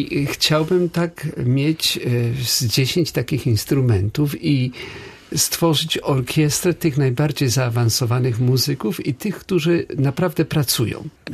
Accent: Poznań, Greater Poland Voivodeship, Poland; Taki stały punkt moich odwiedzin w Polsce, mimo że jestem z Poznania, za każdym razem przyjeżdżam także do Szczecina

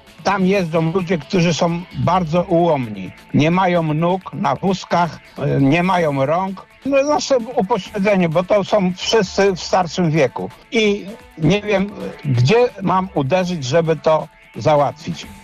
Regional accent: Turze, West Pomeranian Voivodeship, Poland; Pochodzę z wioski Turze przy Pyrzycach.

